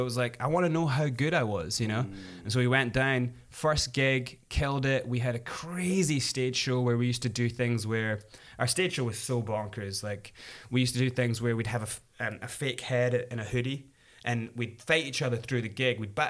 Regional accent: Scotland, United Kingdom; Are you telling me that just because we're Scottish, we'll never get a chance?

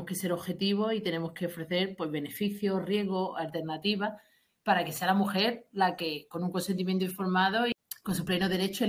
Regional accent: Andalusia, Spain; now in England; soy andaluza, aunque llevo 11 años en Inglaterra, pero este acento no se me va a ir en la vida.

